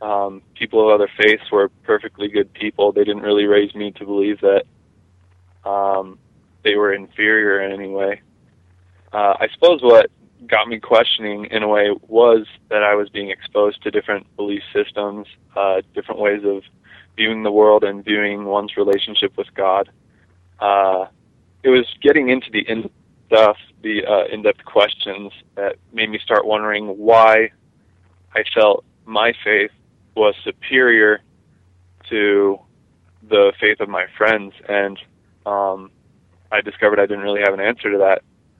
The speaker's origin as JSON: {"language": "English", "town": "Pocatello", "region": "Idaho", "country": "United States", "tie": "born or raised there", "also_born_or_lived": "Boise, United States / Moscow, United States", "said": "I guess I was born in Idaho, so pretty close to Utah, in Pocatello, and I've grown up in actually just about every region I've grown up in, Pocatello, Boise, Moscow."}